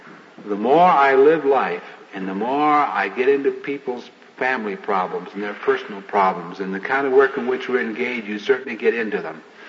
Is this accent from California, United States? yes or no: yes; Modesto, California, United States; I remember one day in Modesto, California, which is my hometown, this happened